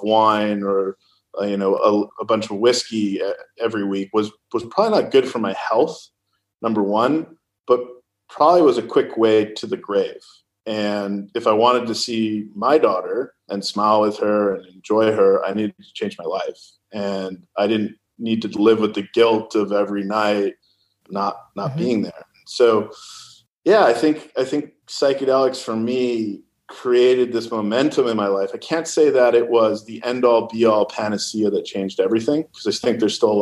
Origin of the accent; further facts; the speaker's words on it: California, United States; Well, look, I come from Silicon Valley. And the reality is that we do like to move fast.